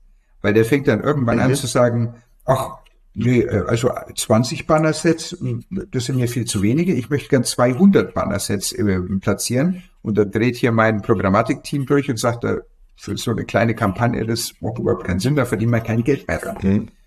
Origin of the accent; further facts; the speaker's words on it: France; German is a second language; Also ich bin aus Frankreich